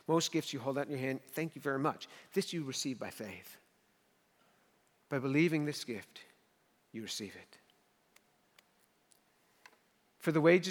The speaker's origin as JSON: {"language": "English", "town": "New York City", "region": "New York", "country": "United States", "tie": "born or raised there", "said": "I'm a kid from New York City."}